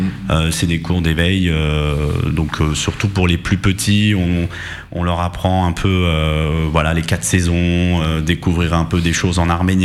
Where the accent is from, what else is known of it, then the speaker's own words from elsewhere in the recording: Paris, Île-de-France, France; parce que Paris reste quand même aussi comme Lori, là où j'ai grandi